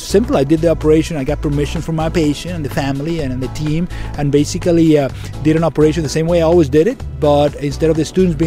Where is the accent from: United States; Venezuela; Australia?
Venezuela; I come from Venezuela